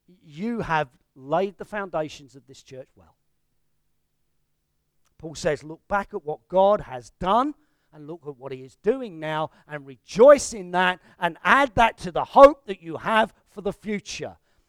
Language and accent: English; London, United Kingdom; one of the things that always challenged me as a teenager growing up in London was when a missionary came, and they came quite regularly to the church I grew up